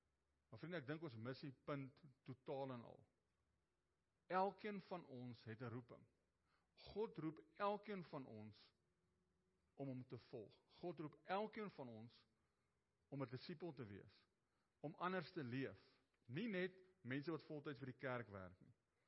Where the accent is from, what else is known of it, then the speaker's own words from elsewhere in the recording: Ermelo, Mpumalanga, South Africa; born there; also born or lived in East Rand; now in West Rand, South Africa; Ek is in Suid-Afrika in Ermelo gebore. Ek het Oosrand toe gaan, ek is nou in die Wesrand.